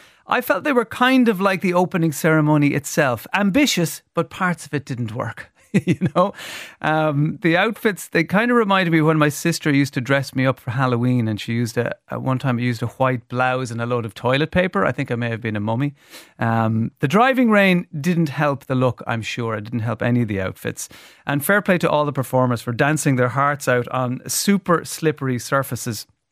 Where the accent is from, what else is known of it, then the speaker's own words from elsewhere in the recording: Ireland; as Irish people, we should have embraced it fully. I mean, this is what we're used to.